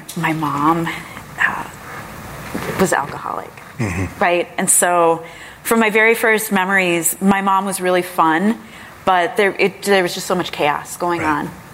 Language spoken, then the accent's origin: English; Chicago, Illinois, United States; born there; So I was born in Chicago